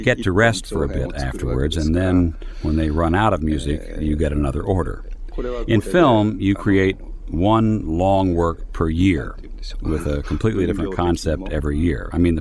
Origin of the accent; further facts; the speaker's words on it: Oda, Ehime, Japan; also born or lived in Kobe / Matsuyama; Well, I was born in Kobe, and my earliest memories are of living in a place called Teramuraza Odacho, Kamiyukena-gun in Ehime Prefecture on Shikoku Island. I was raised there in the mountains until I was around 12 when we moved nearby to Matsuyama City.